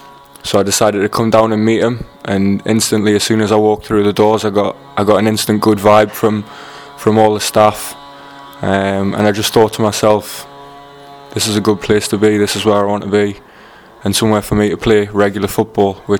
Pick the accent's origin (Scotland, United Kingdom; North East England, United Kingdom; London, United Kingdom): North East England, United Kingdom; being a lad from the North East myself, growing up in Chesley Street